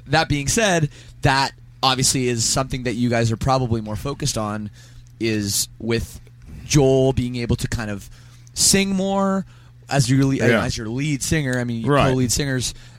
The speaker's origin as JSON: {"language": "English", "country": "Canada", "said": "I'm not Australian. I'm Canadian, and I've spent a lot of time in Australia"}